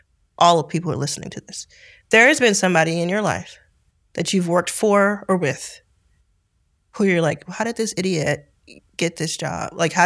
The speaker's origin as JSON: {"language": "English", "region": "the South", "country": "United States", "said": "I mean, I'm from South."}